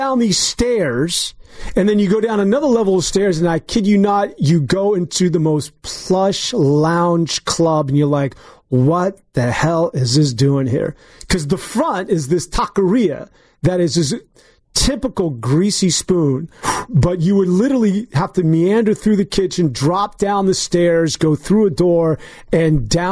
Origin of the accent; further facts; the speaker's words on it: San Francisco, California, United States; I love San Francisco. I mean, I always will, right? This is it for me. I love this place. But one thing growing up in the Richmond District, in the Sunset District, or...